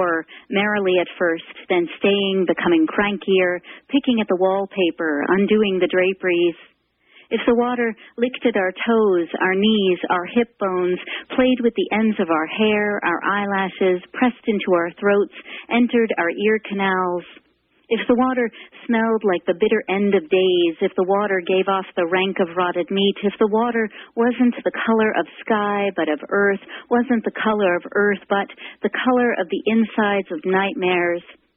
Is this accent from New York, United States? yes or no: yes; New York City, New York, United States; now in Modesto, United States; No, I'm from New York City originally